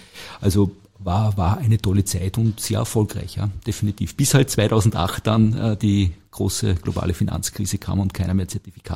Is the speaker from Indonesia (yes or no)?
no; Gmunden, Upper Austria, Austria; Man hört es ja, ich bin aus Oberösterreich, bin aus Gmunden am Traunsee, Salzkammergut